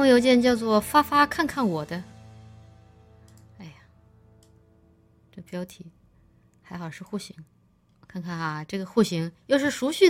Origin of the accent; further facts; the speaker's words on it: Chongqing, China; 如果你在我们家乡重庆的话，就是经济适用房